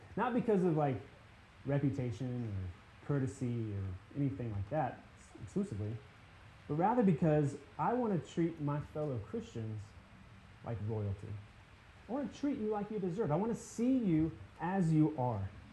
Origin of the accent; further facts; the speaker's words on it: Mechanicsville, Virginia, United States; I'm originally from Mechanicsville, Virginia, and when I was there, that was always kind of odd to say.